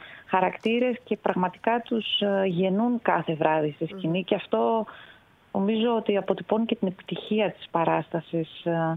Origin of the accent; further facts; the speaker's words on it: Veria, Central Macedonia, Greece; Ναι, μεγάλωσα στη Βέρεια. Είναι δίπλα, είναι σαν προάστιο. Η Βέρεια είναι σαν προάστιο της Θεσσαλονίκης